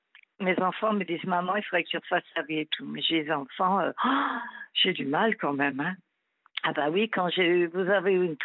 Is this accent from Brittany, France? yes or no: yes; Brittany, France; j'ai un franc-parler, hein, je suis une bretonne en plus